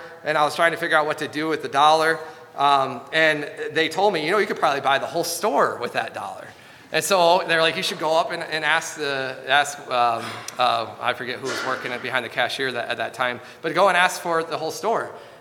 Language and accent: English; Michigan, United States; It was in my neighborhood that we would always walk to growing up in Michigan.